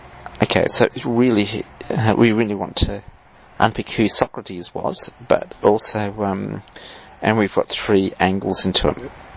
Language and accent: English; Australia; Yeah, I'm just an Aussie bloke out here, you know, mowing at my barbie.